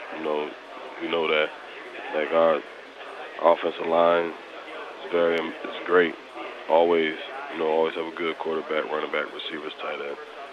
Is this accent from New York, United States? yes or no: no; New Jersey, United States; You know, I'm from New Jersey. I didn't know much about it until I came out here